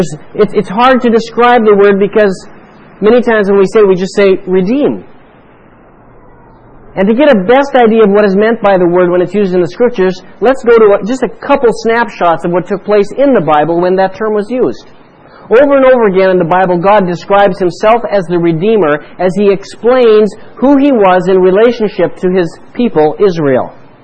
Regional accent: Canada; I know, I come from Canada, and some of our largest centers, Vancouver, Toronto, Montreal

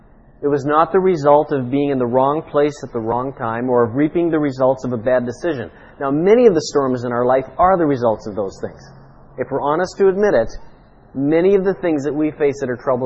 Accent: Canadian Midwest, Canada; I grew up in the Canadian Midwest, and because of my location there, I didn't know anything about monsoons or hurricanes or tidal waves. I never saw the ocean until I was older than 20 years of age.

